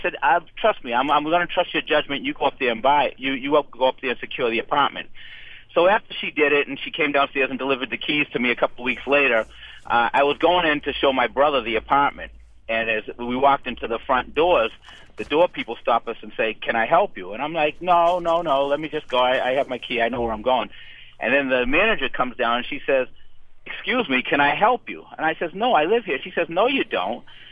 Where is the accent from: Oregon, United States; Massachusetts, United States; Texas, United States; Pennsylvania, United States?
Massachusetts, United States; Dorchester; I grew up in Dorchester, and I'm 52 years old, so I was in high school when busing came around